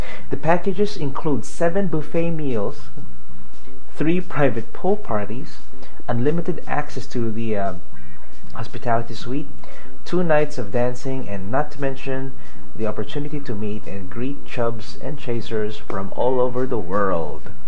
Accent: Houston, Texas, United States; if you guys want to come over to Houston, my hometown here.

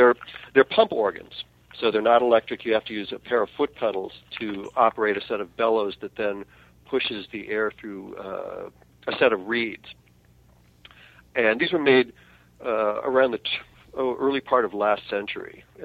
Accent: Cleveland, Ohio, United States; There were some people that I had mutual friends with back in the 60s, and when I grew up in Cleveland.

